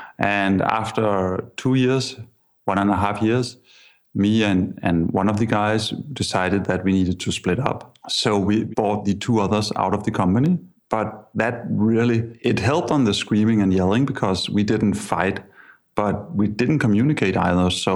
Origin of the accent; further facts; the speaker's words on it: Denmark; I'm from Denmark.